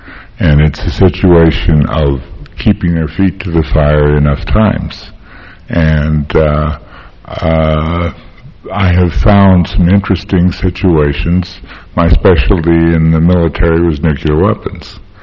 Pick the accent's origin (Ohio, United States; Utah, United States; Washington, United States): Utah, United States; Tooele; What is interesting is I'm originally from Tooele. I'm the former county chairman of the Republican Party from Utah County.